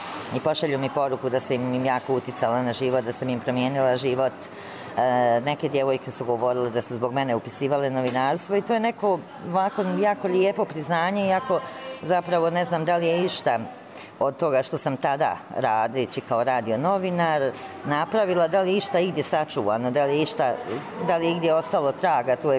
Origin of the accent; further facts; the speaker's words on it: Lončari, Republika Srpska, Bosnia & Herzegovina; Ja sam odrasla u Lončarima i iz Oraše sam izašla kod mojih roditelja